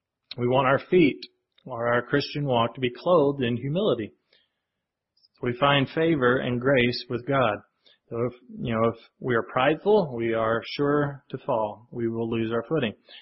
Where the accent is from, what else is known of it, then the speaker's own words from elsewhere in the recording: Kentucky, United States; but I am from Kentucky, so originally.